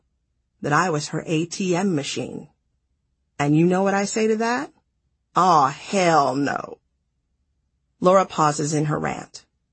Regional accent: Midwest, United States; I am from the Midwest.

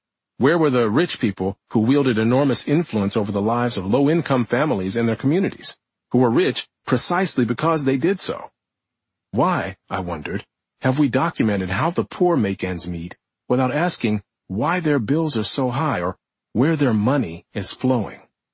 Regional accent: Winslow, Arizona, United States; I was able to attend Arizona State University, a 4-hour drive from my hometown of Winslow.

